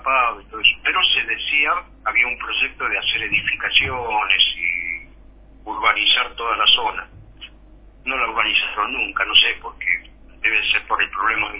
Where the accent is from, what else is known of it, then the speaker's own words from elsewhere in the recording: Argentina; Yo, como todo argentino, antes que se fuera